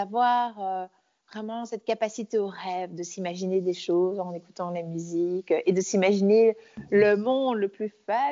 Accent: Belgium; Alors, je suis née donc à Bruxelles, mais j'ai grandi à la campagne. Je suis née dans un hôpital bruxellois. J'ai grandi à la campagne, au milieu des chevaux, dans la nature. J'ai grandi pieds nus.

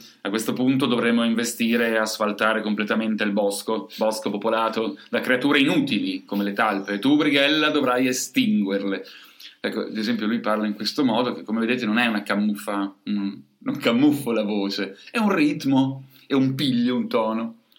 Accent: Parma, Emilia-Romagna, Italy; io sono di Parma

